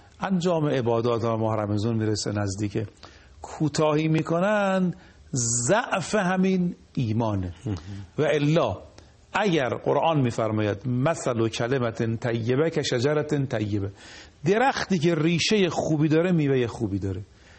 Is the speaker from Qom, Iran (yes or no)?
yes; Qom, Iran; یادمونه مثلا در محله ما، من بچه قم هستم دیگه